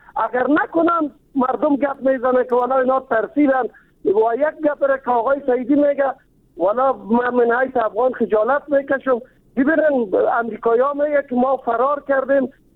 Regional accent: Kabul, Afghanistan; ما از کابل هستیم

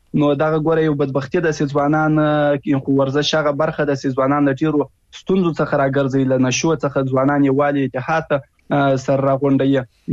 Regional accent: Afghanistan; زه د یو افغان په حیث

